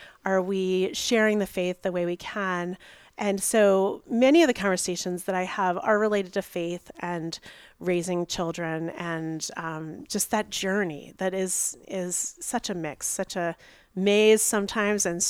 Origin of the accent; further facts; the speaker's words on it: Baltimore, Maryland, United States; So I grew up in Baltimore in St. Pius X Parish in Rogers Forge. And so a Catholic my whole life, got married in 2004.